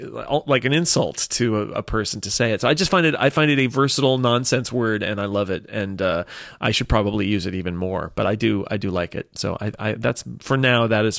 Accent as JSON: {"language": "English", "region": "California", "country": "United States", "said": "it seems very Californian, and I am Californian"}